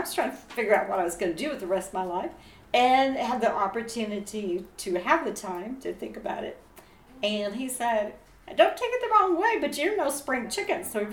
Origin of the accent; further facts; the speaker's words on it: Fort Worth, Texas, United States; also born or lived in Duncan, Oklahoma; I am not. I grew up in Fort Worth. I was born in Duncan, Oklahoma, home of Halliburton.